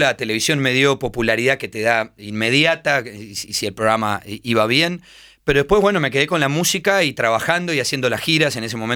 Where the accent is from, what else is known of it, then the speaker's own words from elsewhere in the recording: Argentina; siempre digo que cuando uno sale de Argentina, primero sos argentino